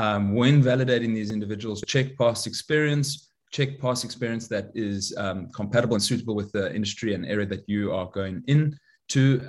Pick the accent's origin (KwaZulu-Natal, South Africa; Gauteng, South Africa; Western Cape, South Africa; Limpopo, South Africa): KwaZulu-Natal, South Africa; Durban; now in Los Angeles, United States; So I'm actually South African. I'm living now in Los Angeles, and I grew up in South Africa. I grew up in a small town called Durban